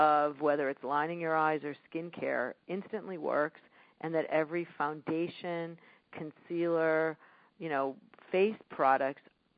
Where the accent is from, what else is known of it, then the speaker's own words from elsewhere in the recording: Chicago, Illinois, United States; I am from Chicago, and I was brought up early on that it's really important to help other people.